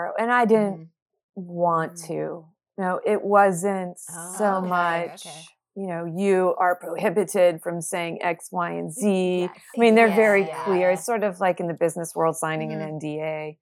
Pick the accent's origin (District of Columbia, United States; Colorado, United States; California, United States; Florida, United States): District of Columbia, United States; Washington; So I am born and raised in Washington, D.C. So it's a very international city.